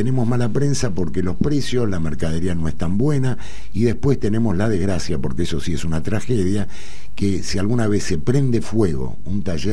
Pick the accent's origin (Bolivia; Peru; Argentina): Argentina; Está obviamente lo que como ciudadano, como argentino, quiero para mi país.